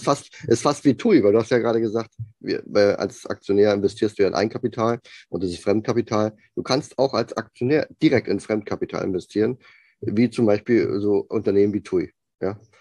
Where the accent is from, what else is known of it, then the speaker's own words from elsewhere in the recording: Latvia; Ja gut, jetzt komme ich aus Lettland, aber hat ja 2000 Partner aus der Welt, ne?